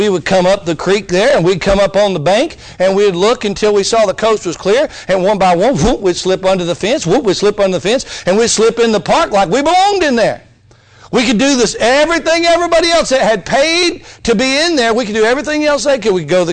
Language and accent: English; Mississippi, United States; also born or lived in Alabama; When I was a boy growing up and we moved from Alabama to North Mississippi, the house my parents bought was right across the street from the city park.